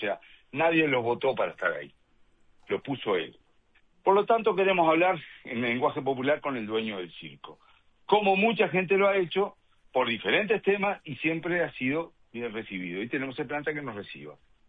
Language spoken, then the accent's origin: Spanish; Uruguay; No queremos pensar que somos uruguayos de segunda.